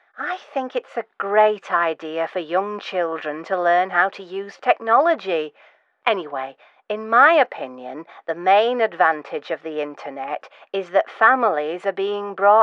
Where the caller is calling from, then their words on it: Manchester, North West England, United Kingdom; I'm calling from Manchester.